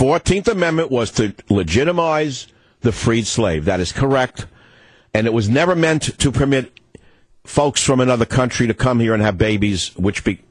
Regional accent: San Francisco, California, United States; Let's go to KSFO, my hometown of San Francisco.

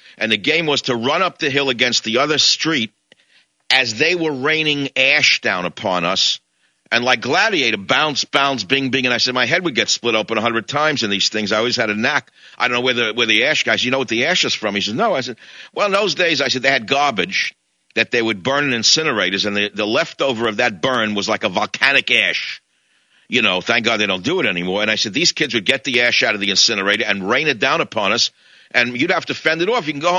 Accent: New York City, New York, United States; I said, David, I grew up in New York City, and I had to learn how to swim with all kinds of fish.

